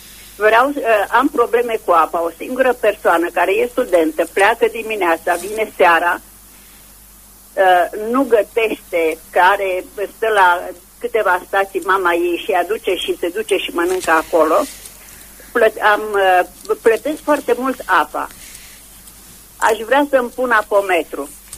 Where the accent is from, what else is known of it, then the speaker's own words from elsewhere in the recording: Brașov County, Romania; now in Bucharest, Romania; din Țara Făgărașului, județul Brașov.